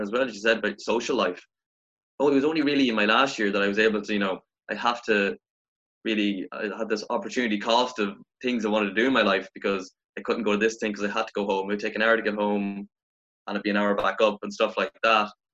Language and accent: English; County Cavan, Ireland; I'm from Cavan myself